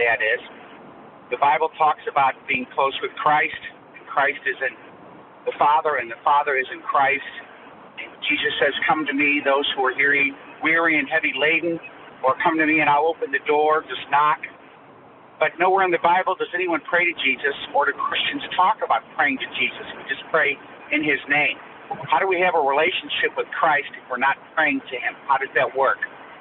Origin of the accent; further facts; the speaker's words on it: St. Louis, Missouri, United States; I'm from St. Louis, Missouri.